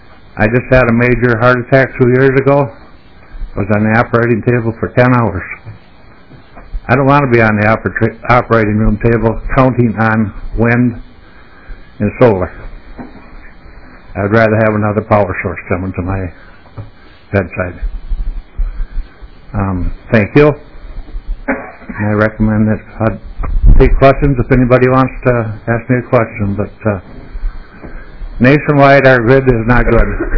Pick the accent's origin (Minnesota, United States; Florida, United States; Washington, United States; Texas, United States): Minnesota, United States; Rochester; I'm from Rochester. I'm an electrician.